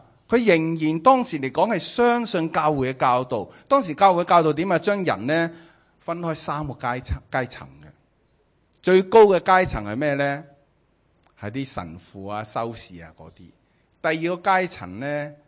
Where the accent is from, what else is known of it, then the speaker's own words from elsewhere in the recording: China; 我哋中国人都有啦